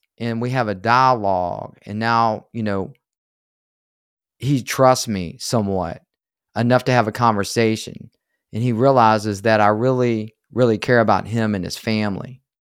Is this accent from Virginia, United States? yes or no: yes; Virginia, United States; I said, hey, I'm from Virginia. I'm headed back to Virginia right now.